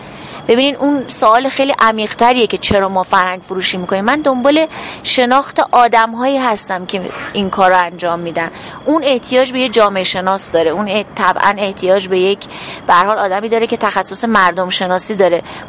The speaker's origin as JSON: {"language": "Persian", "region": "Khuzestan", "country": "Iran", "said": "خودم خوزستانی هستم. من یه قشقایی هستم که مامان بابام آبادان به دنیا اومدن، خودم جنگ زدم"}